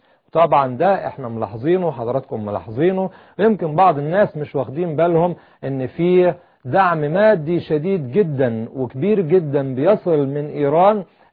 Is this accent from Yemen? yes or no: no; Egypt; انا كمصري لن اقبلها